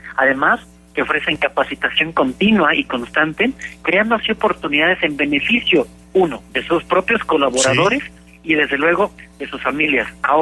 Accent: Mexico; es algo que nos caracteriza nosotros como mexicanos.

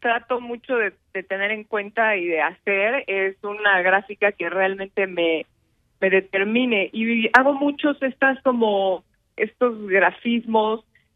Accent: Querétaro, Mexico; Bueno, yo soy una artista queretana.

